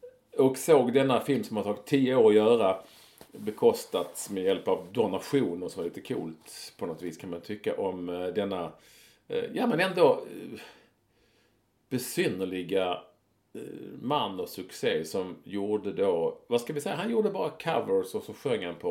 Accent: Malmö, Skåne, Sweden; Det är lite så under min tid när jag var ung i Malmö

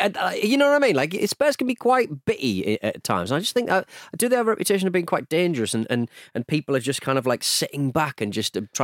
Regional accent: Scotland, United Kingdom; It's my part of me, being a Scotsman.

